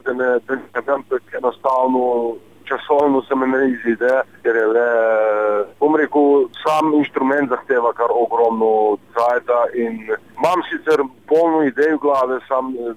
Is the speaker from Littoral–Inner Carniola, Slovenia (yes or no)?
yes; Cerknica, Littoral–Inner Carniola, Slovenia; In sem prišel na idejo, da bi tu pol Cirknice naredili, ker sem pač iz Cirknice.